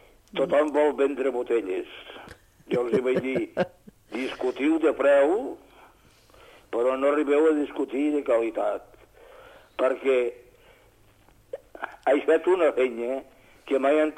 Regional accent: Catalonia, Spain; Diem, som catalans i volem ser catalans.

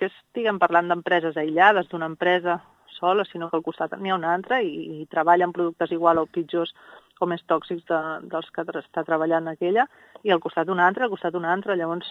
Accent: Vilallonga del Camp, Catalonia, Spain; jo soc de Vilallonga del Camp

